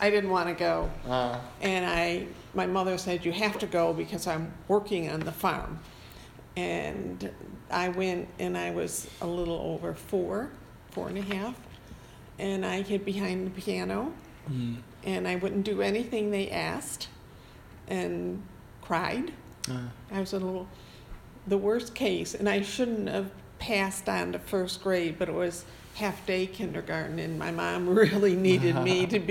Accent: Gates, New York, United States; I was raised in Gates, New York, which is a small town just west of the actual city on a farm.

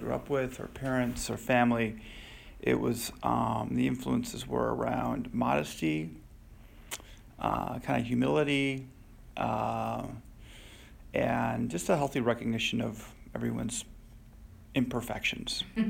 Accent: Midwest, United States; growing up in the Midwest in a small town, I think you do absorb a lot of good values.

